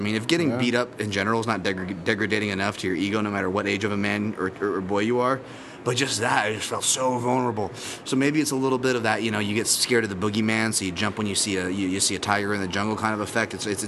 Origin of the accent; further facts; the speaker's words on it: Hawaii, United States; despite being Hawaiian, I did not see this Icon show live.